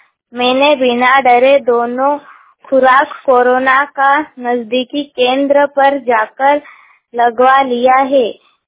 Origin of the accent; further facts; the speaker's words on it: Gandhawal, Madhya Pradesh, India; मैं पाटी तहसील के ग्राम गंधावल की निवासी हूँ